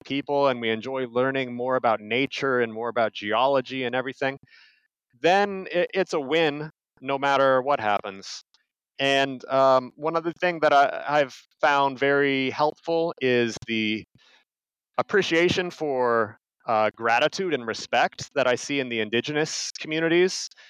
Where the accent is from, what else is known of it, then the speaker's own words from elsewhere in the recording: Kansas City, United States; And so growing up in Kansas City, I was also fortunate, even though, you know, it's a big concrete town